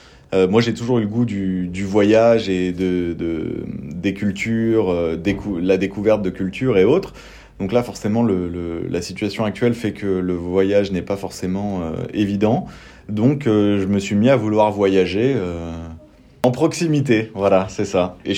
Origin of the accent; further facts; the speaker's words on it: Paris, Île-de-France, France; now in Montpellier, France; Moi, je suis né à Paris, j'ai grandi à Paris et au bout d'un moment, la grisaille parisienne